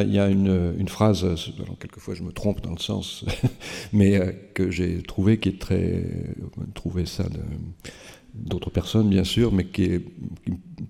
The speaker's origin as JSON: {"language": "French", "town": "Paris", "region": "Île-de-France", "country": "France", "said": "parce que moi je suis parisien"}